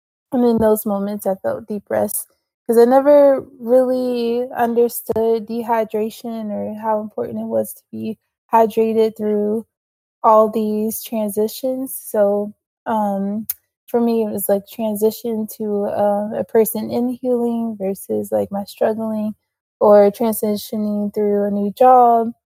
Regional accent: Youngstown, Ohio, United States; I grew up in Youngstown, Ohio, and it's supposed to be a city, but it's very rural, and there's just like a lot of open space.

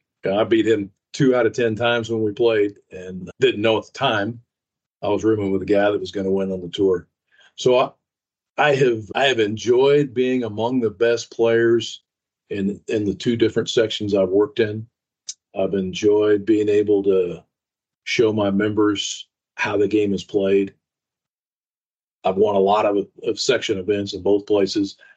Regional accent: Silver City, New Mexico, United States; So I grew up in a small mining town in southern New Mexico called Silver City.

